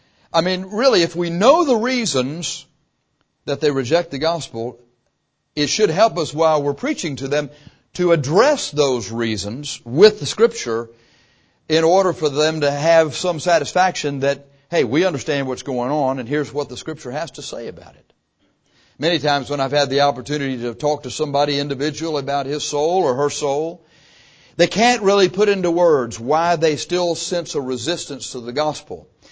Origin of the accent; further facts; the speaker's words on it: Texas, United States; We were raised here in South Texas, and probably the predominant religion down here is Catholicism, wouldn't you think? And that's what I was raised.